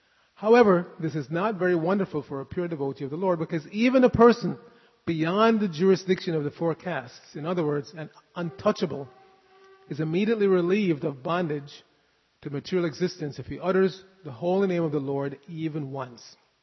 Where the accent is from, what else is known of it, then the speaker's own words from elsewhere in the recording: New York City, New York, United States; I know growing up in New York City, it happened many times